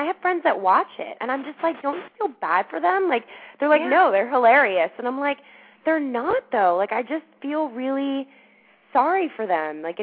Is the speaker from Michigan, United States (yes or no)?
no; New Jersey, United States; I'm from Jersey, so I have problems